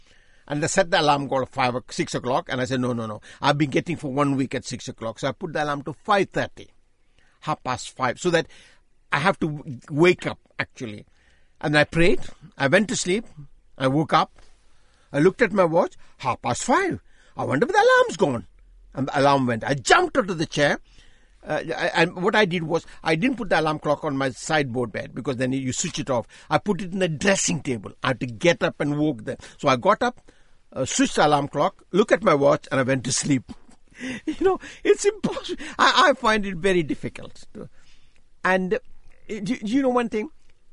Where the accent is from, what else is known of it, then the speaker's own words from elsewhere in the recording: India; born there; I was born in India. I was brought up as a Hindu.